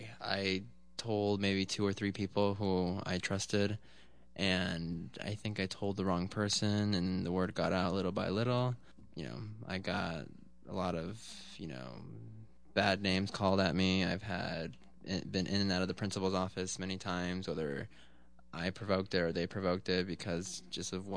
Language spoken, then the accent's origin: English; Santa Rosa, California, United States; Oh, well, I grew up in Santa Rosa. I was born here. I lived here all my life.